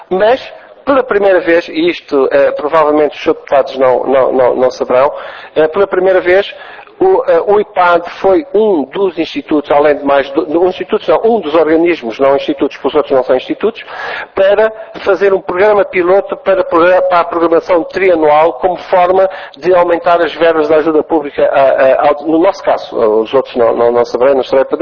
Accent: Angola; born there; eu nasci em Angola. Eu sou angolano

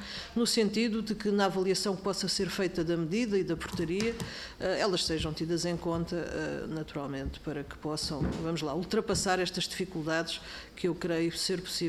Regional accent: Caldas da Rainha, Leiria, Portugal; Eu sou eleita pelo Partido Socialista … sou das Caldas da Rainha.

